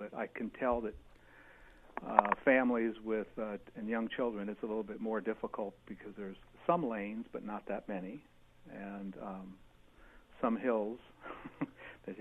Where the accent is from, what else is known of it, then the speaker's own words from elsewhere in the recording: Mount Shasta, California, United States; And I can say that I grew up in Mount Shasta, mm-hmm. and I had a business up there as well.